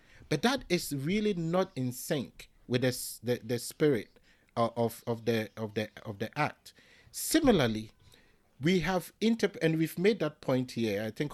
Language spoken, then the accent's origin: English; Ghana; I, as a Ghanaian, expect to be treated within Ghana in a certain way.